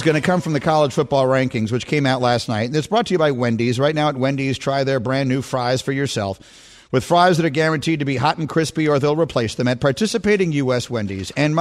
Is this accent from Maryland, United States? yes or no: no; New York City, New York, United States; I grew up in New York City. We didn't have college football teams.